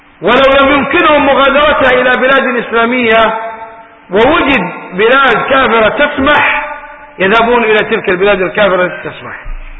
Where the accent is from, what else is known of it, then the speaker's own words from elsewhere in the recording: Saudi Arabia; مثلا عندنا في السعودية نلبس الثوب